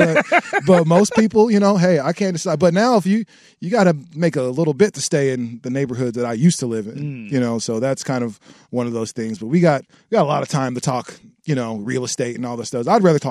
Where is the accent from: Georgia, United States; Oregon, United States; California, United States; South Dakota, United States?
Oregon, United States; Portland; I'm from Portland, so I'm from the PIL.